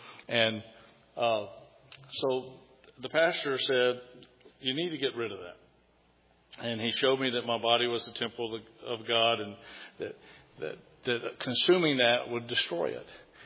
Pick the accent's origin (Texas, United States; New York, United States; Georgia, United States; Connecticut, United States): Georgia, United States; Because you see, I'm from Georgia. I had to go all the way to Japan to get saved.